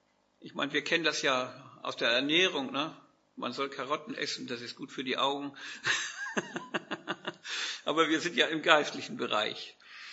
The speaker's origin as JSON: {"language": "German", "town": "Flintbek", "region": "Schleswig-Holstein", "country": "Germany", "tie": "born or raised there", "said": "lade ich euch in die Kirche in meinem Heimatdorf ein. Gäste und Spaziergänger besichtigten und besuchten sie in Flintbek bei Kiel."}